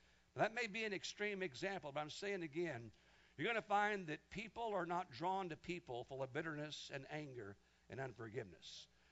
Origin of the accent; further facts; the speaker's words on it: Kansas, United States; In the church I was raised in Kansas, this young lady in her teens, about 17 years old now, she'd gone through a very, very rough life.